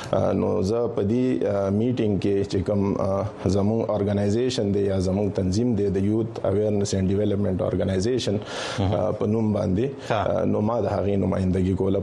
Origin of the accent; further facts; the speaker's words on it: Khyber Pakhtunkhwa, Pakistan; now in Peshawar, Pakistan; زما تعلق د قبایلی سیمو او رگزی ضلع سره دی خو دا وخت مونږ په پیښور کې میشته یو.